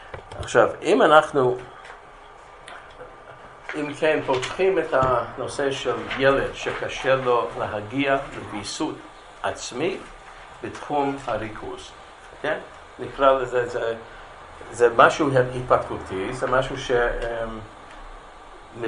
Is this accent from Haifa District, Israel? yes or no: no; Beersheba, Southern District, Israel; אפילו בדרום, אני מבאר שבע